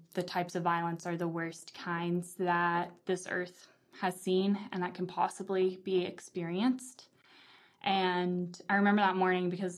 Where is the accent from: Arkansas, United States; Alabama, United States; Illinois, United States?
Alabama, United States; Birmingham; I grew up here in Birmingham. My dad is a professor and undergrad at Samford, so I also grew up on campus and came here for college, studied history.